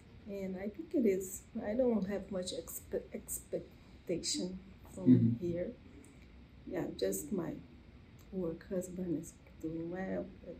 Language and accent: English; Vila Velha, Espírito Santo, Brazil; I'm from Brazil.